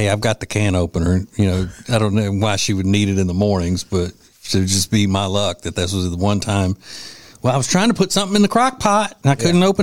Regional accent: Louisiana, United States; we didn't eat this growing up in Louisiana, so I think it's the southeastern regional thing.

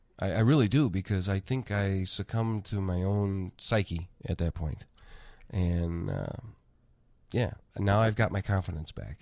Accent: Lansing, Michigan, United States; But we're both from Lansing

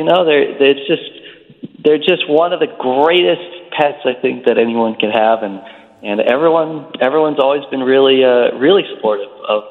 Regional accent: Dayton, Ohio, United States; I'm going to try to do some press in my hometown in Dayton, Ohio, as well as throughout Ohio and throughout the East Coast.

